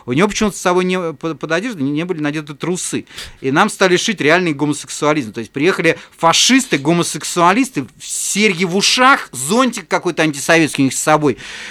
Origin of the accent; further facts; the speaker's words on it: Saint Petersburg, Russia; Я до этого из Петербурга редко выезжал. Я был маленький, мне было 15 лет.